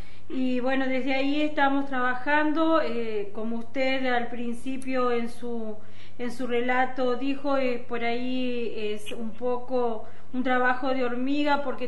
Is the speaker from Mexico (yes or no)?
no; Aranguren, Entre Ríos, Argentina; no solo como arangurenses, sino como entrerrianos y por sobre todo como argentinos.